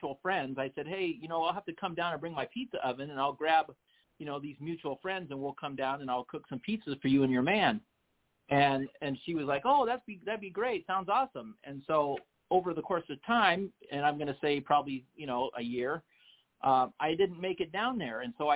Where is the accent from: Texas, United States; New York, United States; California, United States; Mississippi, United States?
California, United States; Stockton; Well, I was born in Stockton, California.